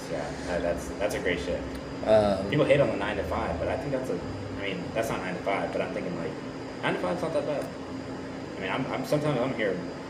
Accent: Arlington, Texas, United States; also born or lived in Georgia; I grew up in Arlington. I was born in Georgia, but I grew up in Arlington. But I went back to Georgia every summer, but. From like second grade. I moved here in second grade from Georgia.

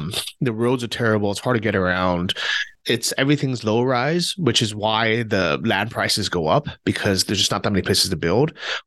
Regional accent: California, United States; moved away; I started to appreciate the snow, which is something that I never thought I would growing up in California.

